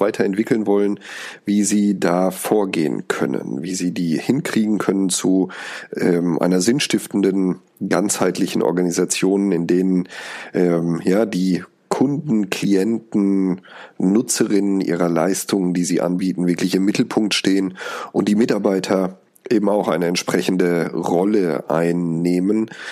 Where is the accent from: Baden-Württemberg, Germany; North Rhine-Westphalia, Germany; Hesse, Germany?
North Rhine-Westphalia, Germany; Oberfeischede; aus Oberfeischede, dem kleinen Ort, wo ich herkomme.